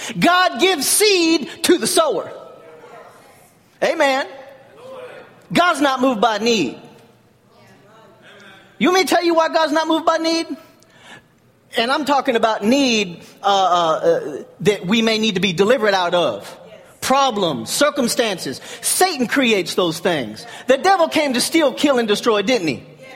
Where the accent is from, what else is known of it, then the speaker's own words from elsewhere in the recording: Texas, United States; born there; accent: Texan; My Texas comes out in me when I get excited. And I'm not apologizing. I was born in Texas.